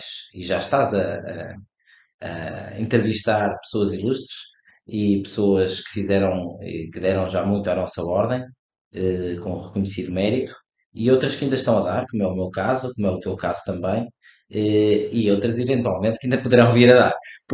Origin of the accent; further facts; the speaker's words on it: Porto, Portugal; Tenho muito gosto em ser da minha cidade. Gosto muito da minha cidade, de viver aqui. Eu nasci no Porto em 1980, há quase 42 anos, e nasci na zona em frente à Lapa, quando batiam 7 horas da manhã.